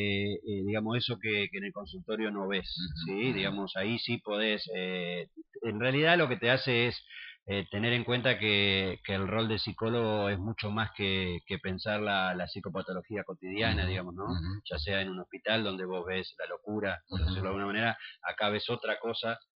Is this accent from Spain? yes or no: no; Concordia, Entre Ríos, Argentina; moved away; also born or lived in Buenos Aires; yo soy de Concordia, pero bueno, me fui, tuve 20 años en Buenos Aires